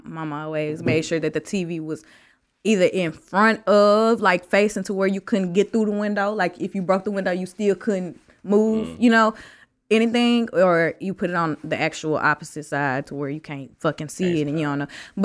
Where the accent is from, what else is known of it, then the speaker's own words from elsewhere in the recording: Forrest City, Arkansas, United States; also born or lived in South Central Los Angeles; I'm from Forest City, Arkansas. Forest City with two R's. Forest City, Arkansas.